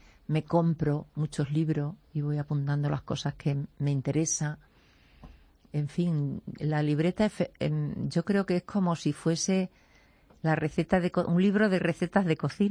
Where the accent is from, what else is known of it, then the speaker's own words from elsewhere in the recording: Extremadura, Spain; Yo que soy extremeña, me ha costado.